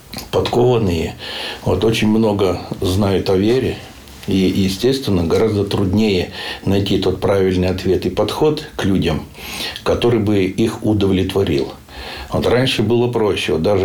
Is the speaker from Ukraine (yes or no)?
yes; Donetsk Oblast, Ukraine; born there; Ну, скажем так, родился-то я в Донецкой области на Украине. Вот, но тогда она еще была вместе в Советском Союзе.